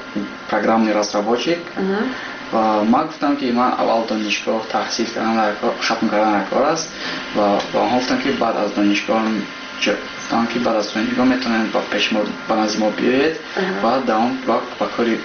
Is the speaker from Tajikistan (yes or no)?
yes; Tajikistan; بعد یک چند سال با تاجیکستان میکردم برای آنکه وطن خودم رو بلند بردارم